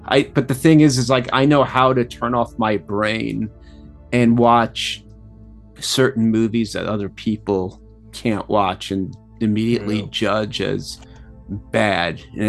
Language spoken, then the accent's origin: English; New York, United States; like, growing up in New York, like Channel 5, Channel 9, Channel 11.